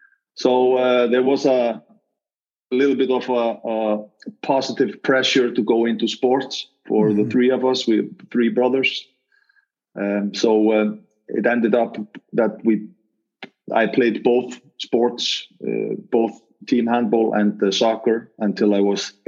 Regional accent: Iceland; the small village kind of upbringing that you automatically get in Iceland, because we're there are not so many people living here.

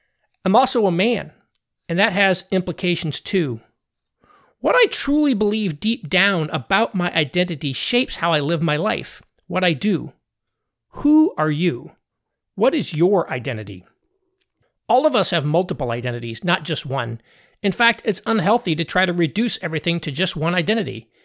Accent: United States; I'm also an American. This is my country. Americans are my people.

